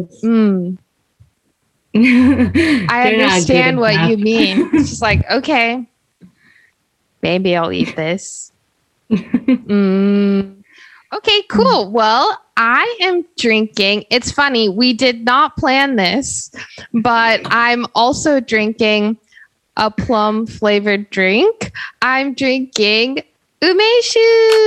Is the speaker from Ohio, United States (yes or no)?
yes; Ohio, United States; I'm from Ohio, but I went to university in Tennessee near Chattanooga.